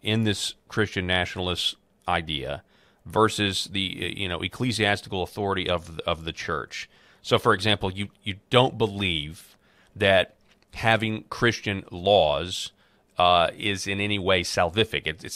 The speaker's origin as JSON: {"language": "English", "region": "Arkansas", "country": "United States", "said": "And in my home state, where I live in Arkansas"}